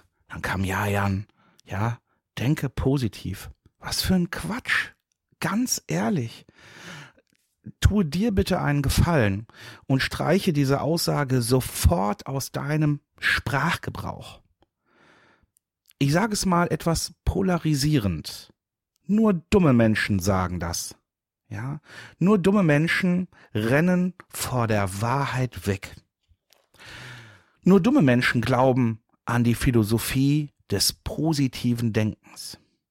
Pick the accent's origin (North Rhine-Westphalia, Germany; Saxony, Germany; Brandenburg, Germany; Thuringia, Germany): North Rhine-Westphalia, Germany; Dortmund; ich komme ja ursprünglich auch aus Dortmund